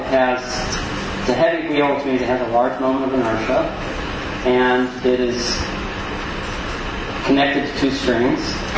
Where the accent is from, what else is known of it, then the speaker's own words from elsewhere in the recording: the South, United States; I grew up in the South, so we say it takes a crack load of energy to get it spinning.